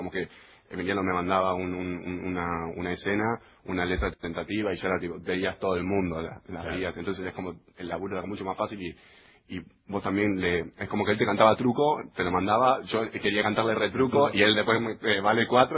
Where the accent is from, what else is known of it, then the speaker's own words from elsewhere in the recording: Tigre, Buenos Aires Province, Argentina; nosotros somos de Zona Norte. Él es de Maswich y yo soy de Tigre